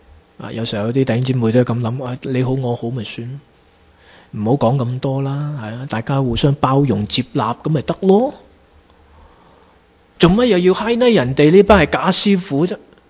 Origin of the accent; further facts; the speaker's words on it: China; 你说我们中国人为什么经历了文革这么痛苦那几天，那十多年呢？